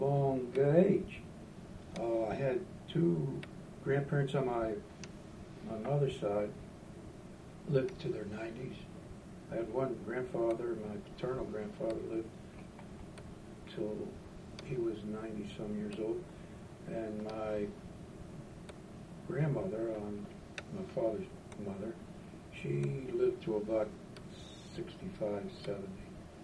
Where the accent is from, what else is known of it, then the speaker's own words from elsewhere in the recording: Pittsburgh, Pennsylvania, United States; So I grew up in the Hill District of the city of Pittsburgh